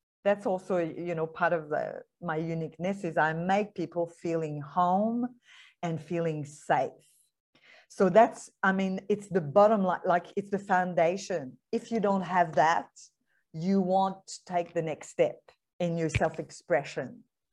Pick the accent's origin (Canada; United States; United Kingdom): Canada; English is a second language; now in Australia; I'm French Canadian, and I'm in Australia, like you.